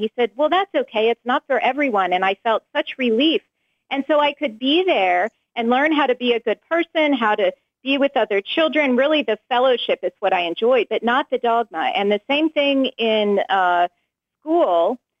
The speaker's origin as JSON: {"language": "English", "region": "Oregon", "country": "United States", "tie": "born or raised there", "said": "I grew up in Oregon, so I had the beautiful, really, privilege of going to church camp on the unspoiled, beautiful Oregon coast"}